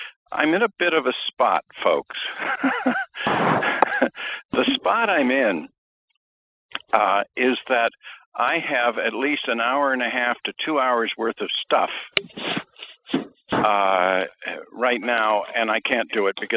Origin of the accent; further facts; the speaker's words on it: Boston, Massachusetts, United States; I'm from Boston.